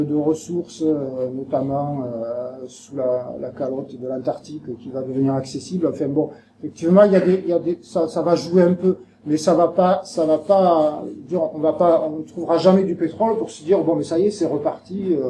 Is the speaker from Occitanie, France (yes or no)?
yes; Conques, Occitanie, France; Moi, je viens de la commune de Conques.